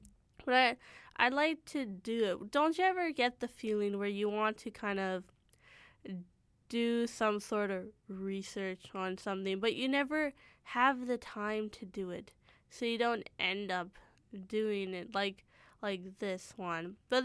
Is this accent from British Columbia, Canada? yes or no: yes; Surrey, British Columbia, Canada; born there; I was born in Surrey